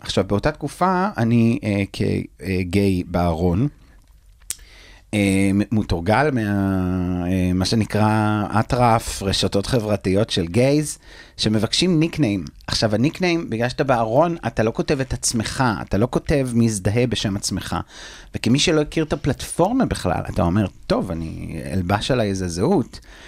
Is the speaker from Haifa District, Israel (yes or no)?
yes; Tirat Carmel, Haifa District, Israel; now in Tel Aviv, Israel; אני במקור מטירת הכרמל, כדי לצאת מהפריפריה ולעשות את מה שאני רוצה לעשות, ולהתעסק בתחום הזה שאני כל כך אוהב, אני חייב לעבור לתל אביב